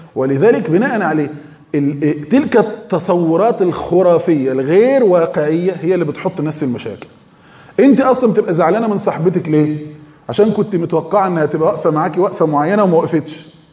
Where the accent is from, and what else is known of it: Egypt